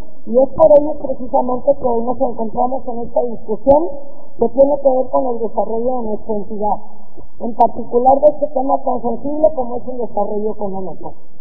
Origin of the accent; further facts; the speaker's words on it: Acaponeta, Nayarit, Mexico; del cual yo soy de Acaponeta